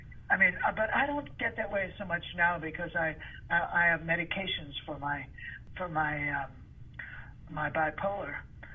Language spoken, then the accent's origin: English; Chicago, Illinois, United States; who I was growing up in Chicago. You know, two different worlds, really.